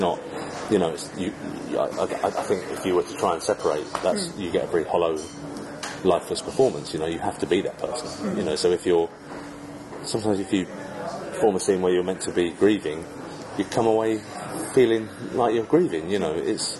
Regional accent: England, United Kingdom; you know, we're English filmmakers, you know

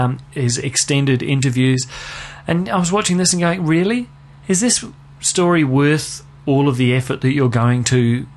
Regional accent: England, United Kingdom; I grew up in England, and so this story was around my consciousness as a sort of 9 and 10 year old.

